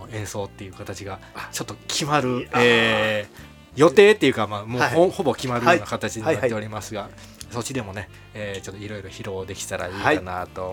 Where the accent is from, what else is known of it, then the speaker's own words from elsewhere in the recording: Osaka, Japan; now in Kyoto, Japan; もともと出身は、はい、あの大阪なんですけど、はいはい、あの京都の方に今移り住んでいる形で